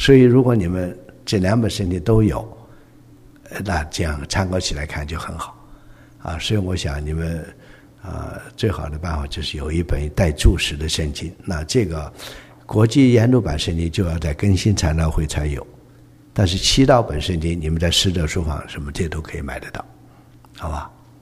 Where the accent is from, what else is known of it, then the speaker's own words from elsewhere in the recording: China; 你看我们中国人自己也说嘛